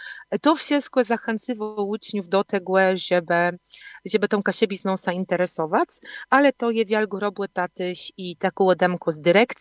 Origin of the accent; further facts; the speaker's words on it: Pomeranian Voivodeship, Poland; cesimy się z tego, że my jesteśmy kaszubami